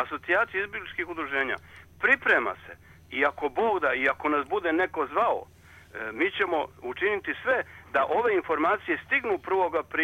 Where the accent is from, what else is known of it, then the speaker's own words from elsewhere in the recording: Croatia; born there; Mi smo rođeni u Hrvatskoj. Imamo domovnicu u Hrvatskoj.